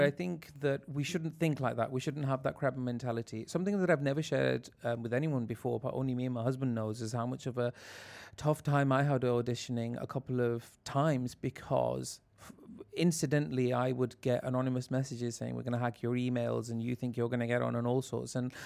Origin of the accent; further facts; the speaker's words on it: Bradford, Yorkshire and the Humber, United Kingdom; We're from Bradford. We live on the edge.